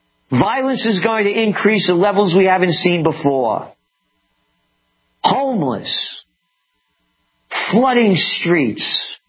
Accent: United States; It's my country. I am an American.

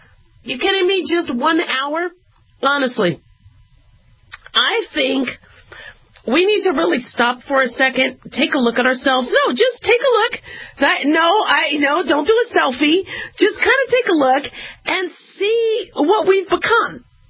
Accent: Las Vegas, Nevada, United States; And I'm expecting, because I'm from Vegas, I'm expecting somebody to complain

